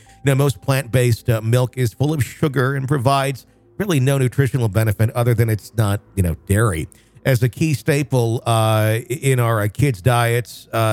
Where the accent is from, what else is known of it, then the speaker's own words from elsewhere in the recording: Wisconsin, United States; And I grew up in Wisconsin. We drink milk with, like, everything.